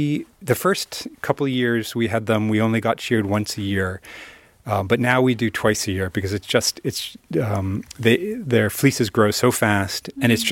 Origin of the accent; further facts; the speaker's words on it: Vermont, United States; I mean, I grew up in Vermont